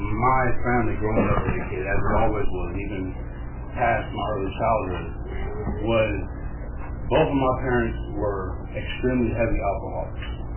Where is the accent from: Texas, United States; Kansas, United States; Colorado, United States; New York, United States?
New York, United States; born there; I was born right here in New York, May 11, 1982.